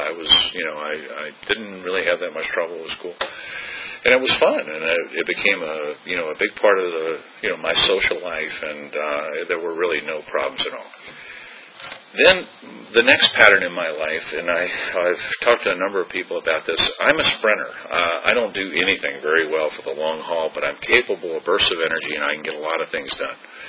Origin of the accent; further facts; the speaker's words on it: Cincinnati, Ohio, United States; But I grew up in Cincinnati, and for those of you that know that area, it's a German city, and up there, beer is food.